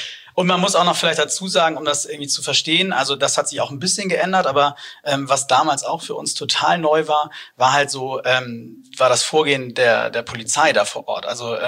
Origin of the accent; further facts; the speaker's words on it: Hamburg, Germany; als Hamburger